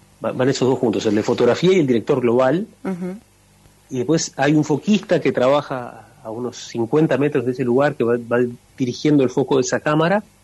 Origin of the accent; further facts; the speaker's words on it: La Paloma, Rocha, Uruguay; yo mi infancia la pasé básicamente en La Paloma, en la costa atlántica de Uruguay. Nos criamos en una casa con 9 primos